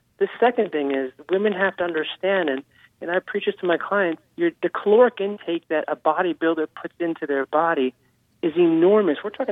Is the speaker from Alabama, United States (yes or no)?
no; New Jersey, United States; even where I grew up in New Jersey